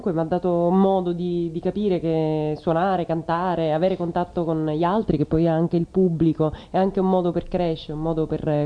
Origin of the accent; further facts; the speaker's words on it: Sicily, Italy; essendo siciliana con le mie influenze, chiaramente noi italiani non abbiamo una cultura blues